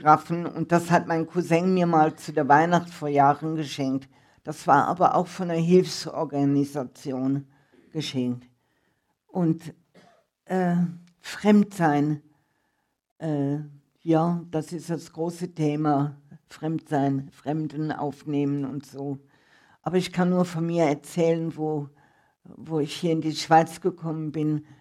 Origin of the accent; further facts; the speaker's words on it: Düsseldorf, North Rhine-Westphalia, Germany; now in Switzerland; Ich komme aus Düsseldorf, wo 800.000 Einwohner dazu mal hatte und wohnte in einem Haus, wo unten eine Kneipe war, Feuerwehr, Tramhaltestelle, Taxihaltestelle.